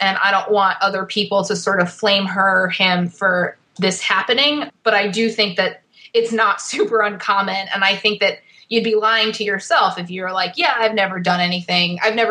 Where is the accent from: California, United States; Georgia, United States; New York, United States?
New York, United States; We're from New York, so we were talking to people in the New York area.